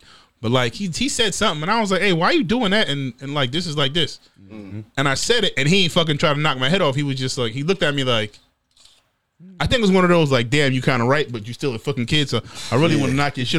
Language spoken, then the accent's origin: English; New York, United States; I'm from New York, and I be in there saying sir and ma'am.